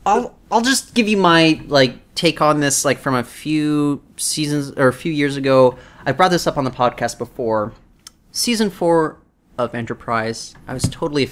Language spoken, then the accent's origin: English; Vancouver, British Columbia, Canada; We're from Vancouver. Like, there's a sizable Asian population here.